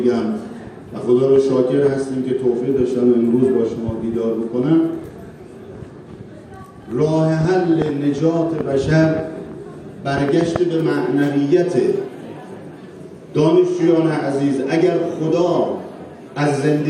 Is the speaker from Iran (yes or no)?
yes; Iran; حداقل سوال بنده به عنوان یک ایرانی که کم و بیش با مسائل دنیا آشنا هستم